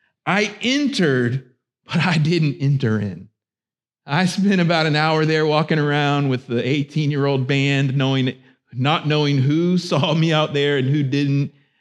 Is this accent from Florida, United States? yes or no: yes; Florida, United States; And hockey, I grew up in Florida, and I just didn't have hockey.